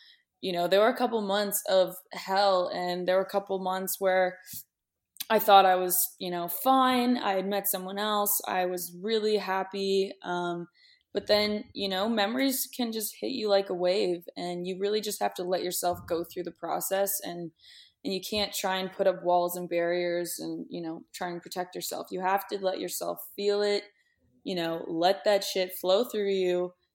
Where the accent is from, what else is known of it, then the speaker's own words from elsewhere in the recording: Toronto, Ontario, Canada; because we're both from Toronto